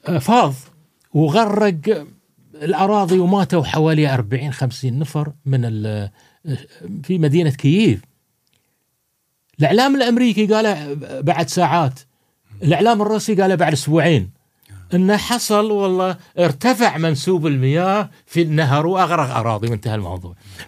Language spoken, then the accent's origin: Arabic; Qatar; إحنا عندنا في قطر الآن